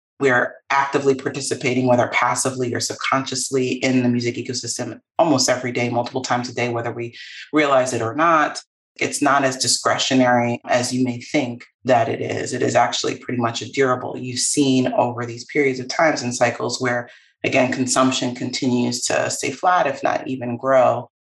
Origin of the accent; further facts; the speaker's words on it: Queens, New York, United States; I am a native New Yorker. I grew up in Queens, New York, on the border of Queens and Long Island. My parents are immigrants to this country. I'm a first generation American.